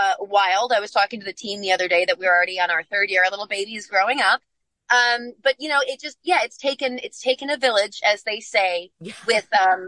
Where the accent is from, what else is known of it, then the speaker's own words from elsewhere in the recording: Oshkosh, Wisconsin, United States; also born or lived in Los Angeles / Nashville; You know, I was born and raised in Oshkosh, but I moved to Los Angeles when I was 17 and lived out there for 13 or 14 years. And then I moved to Nashville, and I always knew I wanted to come home